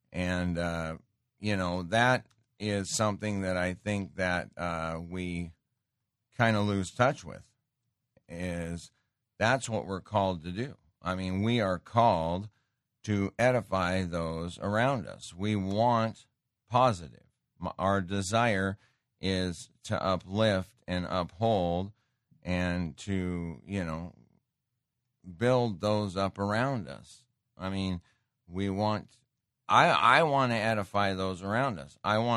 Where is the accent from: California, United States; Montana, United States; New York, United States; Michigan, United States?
Montana, United States; Great Falls; I grew up in Great Falls, Montana, and there was an area there. Our little town version of the projects, okay?